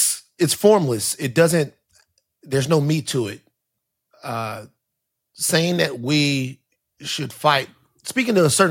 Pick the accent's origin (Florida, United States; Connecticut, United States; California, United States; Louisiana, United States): Louisiana, United States; I'm from South Louisiana, and my introduction to America was through disparity.